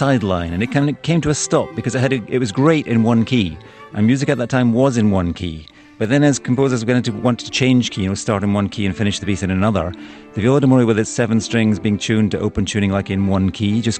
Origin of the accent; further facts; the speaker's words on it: Dublin, Leinster, Ireland; born there; I mean, I was born in Dublin and feel very Irish and Scottish.